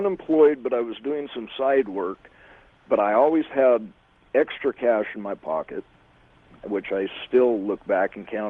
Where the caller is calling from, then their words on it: Salt Lake City, Utah, United States; Salt Lake City.